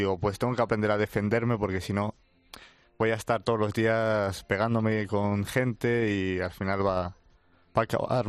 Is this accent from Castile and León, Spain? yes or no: yes; Valladolid, Castile and León, Spain; yo nací en Valladolid y bueno, como todos los niños iba al colegio y demás. Entonces estaba en un barrio un poco así conflictivo